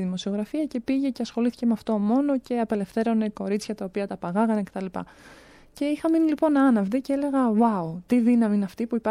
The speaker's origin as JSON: {"language": "Greek", "town": "Menidi", "region": "Attica", "country": "Greece", "tie": "born or raised there", "said": "μεγάλωσα στο Μενίδη. Σε μια, δεν θα έλεγα κακή περιοχή πολύ, αλλά μια περιοχή η οποία δεν θυμίζεται για τις καλές επιλογές που μπορείς να κάνεις."}